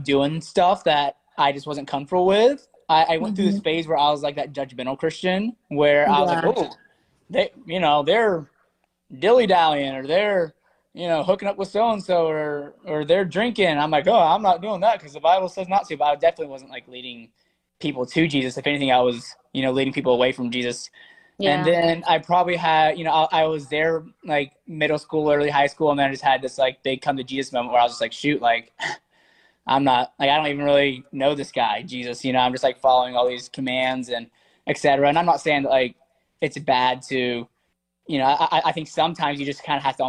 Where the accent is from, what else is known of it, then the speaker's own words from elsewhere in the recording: Alabama, United States; So I grew up in Alabama.